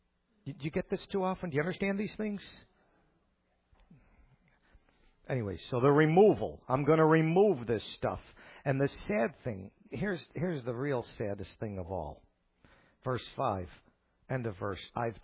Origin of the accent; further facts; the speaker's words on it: Buffalo, New York, United States; Look, I grew up in Buffalo. I only had one team, the Buffalo Bills.